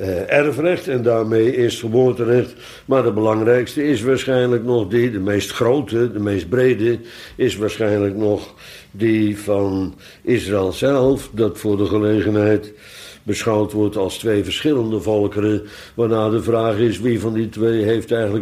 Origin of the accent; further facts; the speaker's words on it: Netherlands; born there; Tenminste, ik ben een inboorling in Nederland. Ik ben in Nederland geboren.